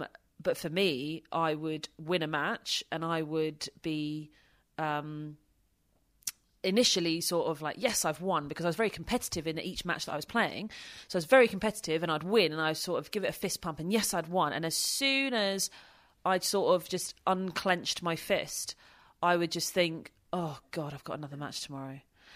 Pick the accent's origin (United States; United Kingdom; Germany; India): United Kingdom; And if you do that at the grass court season, what does that mean being a Brit?